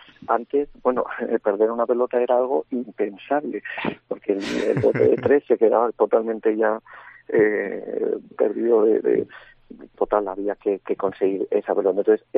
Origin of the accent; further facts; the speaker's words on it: La Rioja, Spain; yo como soy del norte, de La Rioja